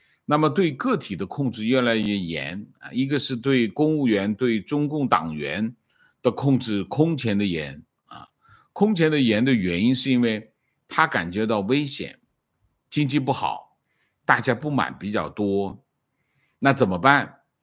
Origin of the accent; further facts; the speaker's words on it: Malaysia; 我是马来西亚华人，